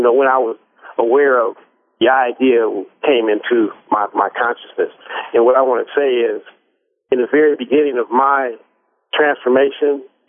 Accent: Oakland, California, United States; I was, you know, born and raised in East Oakland. Most of my life I lived in East Oakland.

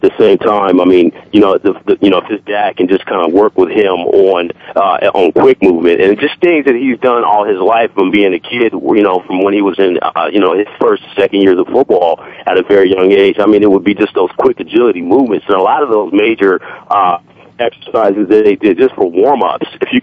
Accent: Bakersfield, California, United States; I'm from Bakersfield, California

